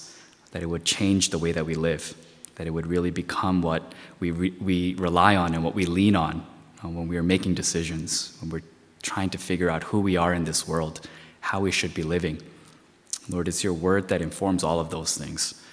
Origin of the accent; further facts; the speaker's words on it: New York, United States; I'm going to share with you several traumatic moments in my life as a Christian boy growing up in New York.